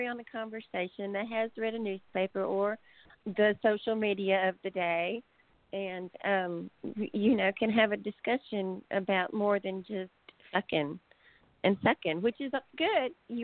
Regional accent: Texas, United States; because I am from Texas and we're all packing something around here, so.

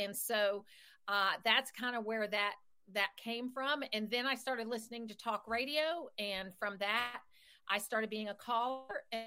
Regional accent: the South, United States; Well, I think I've always been conservative, but I grew up in the South

